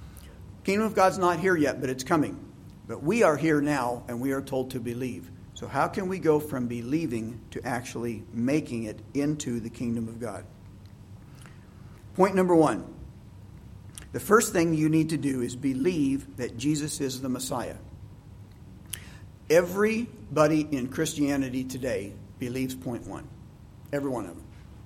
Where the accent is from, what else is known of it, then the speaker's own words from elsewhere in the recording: Midwest, United States; I talked too fast. I was from the Midwest.